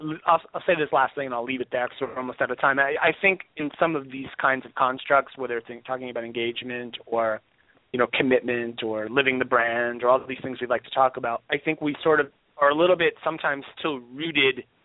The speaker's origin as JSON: {"language": "English", "region": "New Jersey", "country": "United States", "said": "in New Jersey, my home state. So she was awesome."}